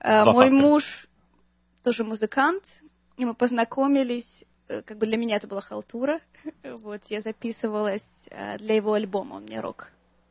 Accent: Kyiv, Ukraine; moved away as an adult; now in Boston, United States; Приехала я из Киева, и абсолютно я не собиралась ехать в Америку. Я думала, что я останусь в Киеве, заведу семью

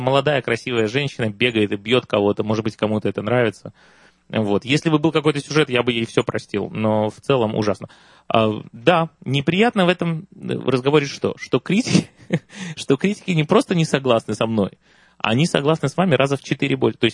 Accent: Minsk, Belarus; Я просто, как минчанин, мне интересно.

